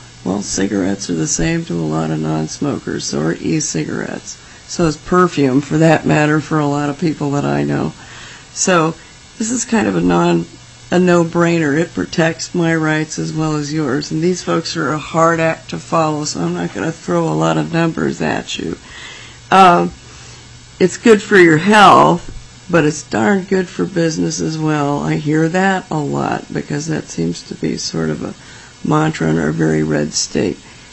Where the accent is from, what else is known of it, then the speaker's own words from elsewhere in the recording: Palmer, Alaska, United States; I'm from Palmer, Alaska